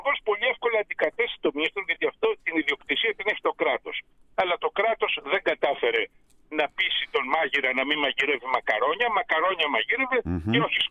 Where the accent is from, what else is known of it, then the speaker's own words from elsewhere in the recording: Greece; επειδή είμαστε Έλληνες